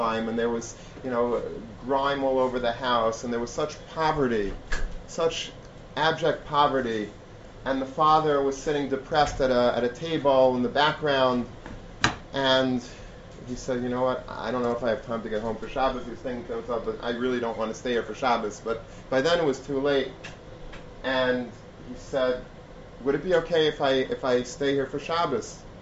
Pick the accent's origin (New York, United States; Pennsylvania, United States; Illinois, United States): New York, United States; Long Beach; Maybe they exist in the five towns or whatever. I grew up in Long Beach.